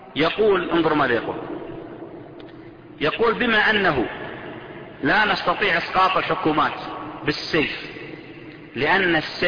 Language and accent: Arabic; Saudi Arabia; والقرضاوي انتشر عندنا في السعودية